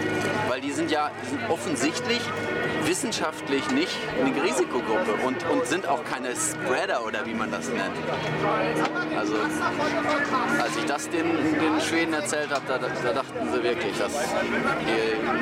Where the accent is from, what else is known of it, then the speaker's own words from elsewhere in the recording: Germany; Weil die wissen, ich bin Deutscher.